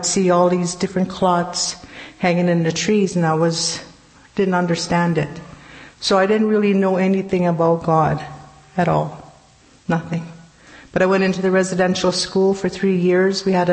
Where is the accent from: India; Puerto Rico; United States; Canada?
Canada; Saskatchewan; Now, I was raised on the George Gordon First Nation in 1953 to 1958.